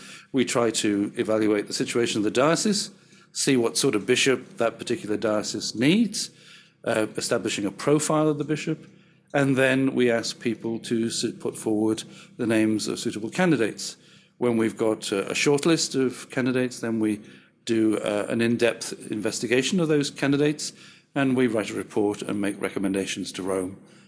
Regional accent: United Kingdom; now in Australia; Being British, I thought it was going to be more like the UK than it is.

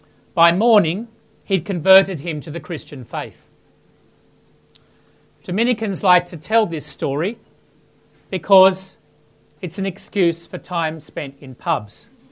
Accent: Lakemba, New South Wales, Australia; I grew up first around Lakemba, then Longaville. My dad's chemist shop was in Lakemba, and my schools were there and in Lane Cove and Ryde and Riverview.

